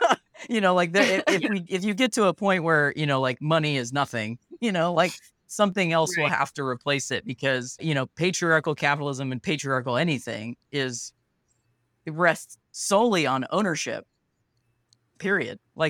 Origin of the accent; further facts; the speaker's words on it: Akron, Ohio, United States; I'm from Akron, Ohio, which is just literally down the street from Kent State, you know?